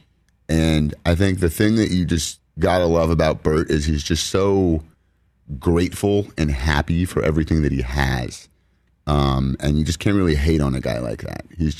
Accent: Los Angeles, California, United States; Yeah, I grew up here in Los Angeles, so okay, I'm a diehard Lakers fan.

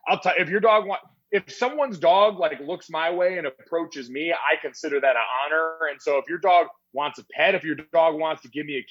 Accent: Avon, Connecticut, United States; also born or lived in New Jersey; I'm from Connecticut. So my hometown is Avon, Connecticut. I was born in South Jersey. Like, we moved around a lot when my dad was finishing up playing.

